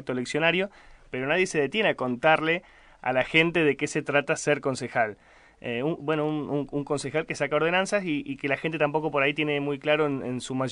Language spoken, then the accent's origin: Spanish; San Luis, Argentina; soy de San Luis y trabajo hace, te diría, más de 10 años dedicado a la política y a las cuestiones sociales.